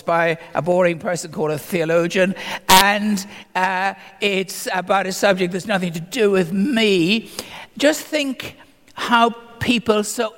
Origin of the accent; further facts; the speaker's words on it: Ireland; That was a way on a different scale from what I was brought up in Southern Ireland long ago.